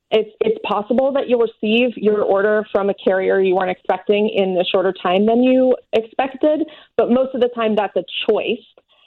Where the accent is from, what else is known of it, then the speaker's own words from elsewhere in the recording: New York, United States; I mean, I'm a New Yorker, so I'm in that category that you're not in.